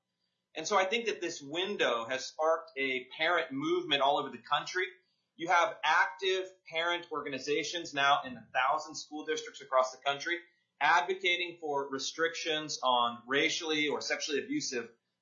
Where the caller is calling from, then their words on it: Washington, United States; I'm dialing in from Pierce County, Washington.